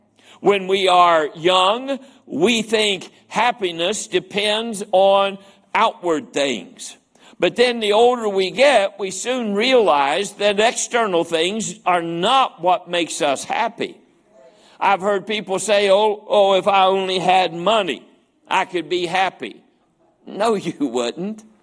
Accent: Cross Lanes, West Virginia, United States; We had a little girl in our community when I was growing up in Brookhaven, down in Cross Lanes where we lived when I was in elementary school.

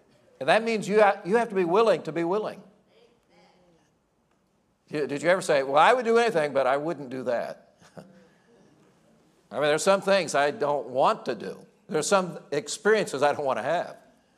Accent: Indiana, United States; Now, as I said, I grew up in Indiana. I grew up in a very, very rural area. It was a coal mining area. Poor farming country.

